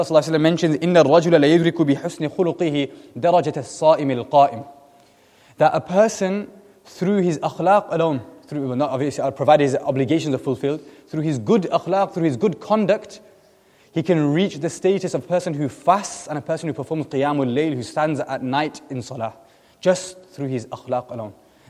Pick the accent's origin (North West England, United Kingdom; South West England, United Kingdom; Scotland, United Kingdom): North West England, United Kingdom; Preston; where I'm from Preston.